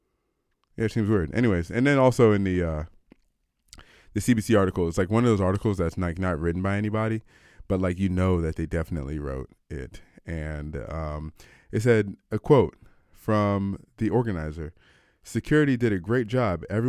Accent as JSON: {"language": "English", "country": "United States", "said": "I'm American"}